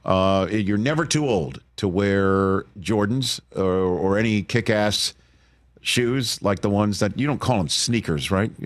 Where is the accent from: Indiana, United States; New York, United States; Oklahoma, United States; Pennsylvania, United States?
New York, United States; I'm from New York.